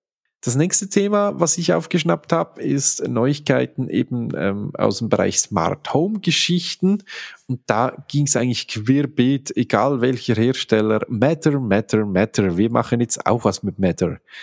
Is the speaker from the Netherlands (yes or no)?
no; Switzerland; bei uns in der Schweiz zum Beispiel darfst du keine Unterfahrzeugbeleuchtung haben, weil störend.